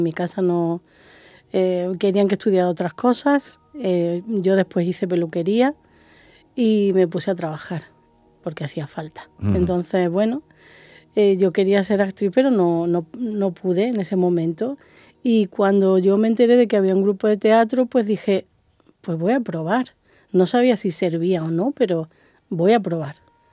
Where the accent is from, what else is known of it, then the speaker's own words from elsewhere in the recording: Córdoba, Andalusia, Spain; now in Málaga, Spain; 5 años, soy de Córdoba, sí.